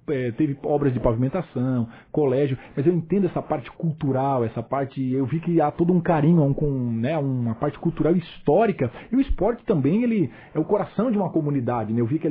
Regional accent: Laguna, Santa Catarina, Brazil; also born or lived in Criciúma; eu sou de Laguna, né? Nasci em Criciúma, mas morei em Laguna a vida inteira.

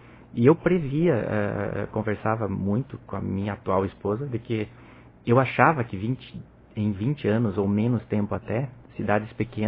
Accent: Três Passos, Rio Grande do Sul, Brazil; born there; also born or lived in Santa Catarina; Nasci no interior do Rio Grande do Sul.

